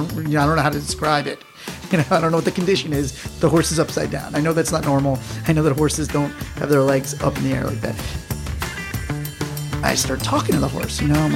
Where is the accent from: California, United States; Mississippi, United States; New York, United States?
New York, United States; Plainview; I am from Long Island, a little town called Plainview.